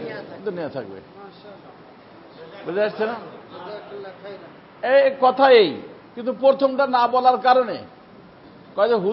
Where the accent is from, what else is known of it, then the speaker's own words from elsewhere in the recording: Faridpur, Dhaka Division, Bangladesh; ওই আমাদের বাড়ি গেল গ্রামের বাড়ি ফরিদপুরে